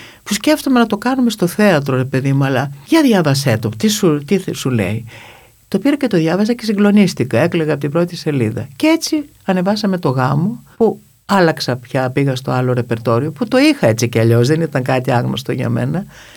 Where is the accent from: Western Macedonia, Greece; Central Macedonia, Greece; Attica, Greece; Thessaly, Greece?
Thessaly, Greece; accent: Thessalian; Άρα λοιπόν έγινε ένα όχημα η ντοπιολαλιά μου, που την ξέρω και τη μιλάω χωρίς να προσποιούμε.